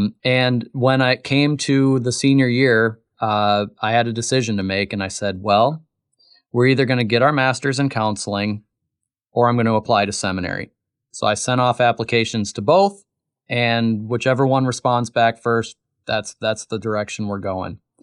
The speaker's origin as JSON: {"language": "English", "region": "Michigan", "country": "United States", "said": "I'm from Michigan originally, and what really drew me here to Zion was that they had the school."}